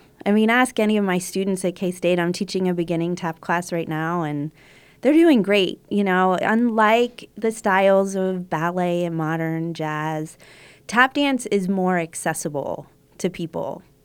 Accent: East Coast, United States; I grew up on the East Coast and studied in New York.

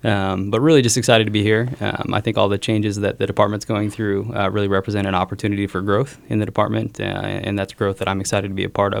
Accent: Kansas, United States; I'm a paramedic from Kansas.

